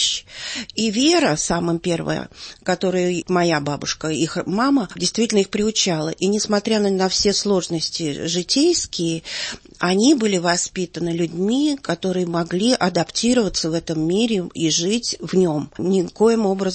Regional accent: Moscow, Russia; В этой среде я выросла, несмотря на то, что папа был генерал, занимал большие посты, я выросла в Елохово.

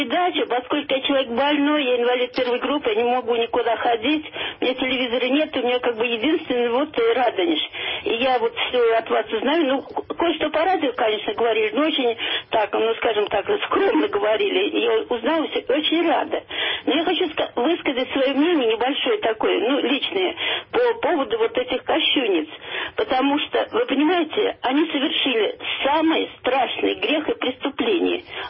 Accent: Moscow, Russia; Я из Москвы.

